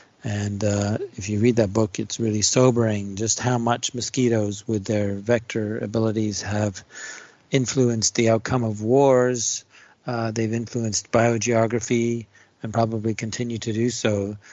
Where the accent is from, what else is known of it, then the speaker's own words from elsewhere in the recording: Canada; It's part of being a Canadian, I guess.